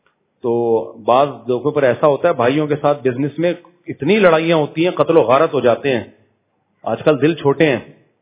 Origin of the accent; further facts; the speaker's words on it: Rahim Yar Khan, Punjab, Pakistan; میں رحیم یار خان سے آیا ہوں